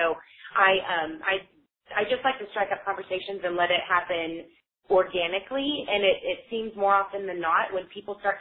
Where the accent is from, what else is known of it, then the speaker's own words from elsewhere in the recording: Dallas, Texas, United States; I am from Dallas, Texas.